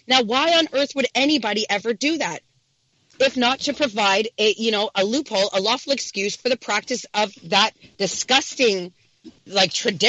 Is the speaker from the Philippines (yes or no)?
no; Canada; not because I'm a chick, but because I'm Canadian.